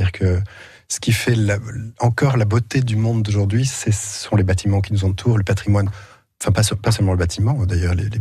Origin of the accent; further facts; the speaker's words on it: Cap Ferret, Nouvelle-Aquitaine, France; où j'ai grandi, j'étais baptisé au Cap Ferret